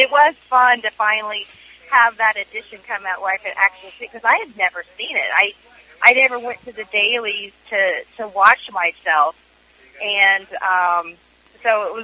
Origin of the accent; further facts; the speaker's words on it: Indiana, United States; I don't think any kind of accent at all, but, you know, I grew up in Indiana my whole life.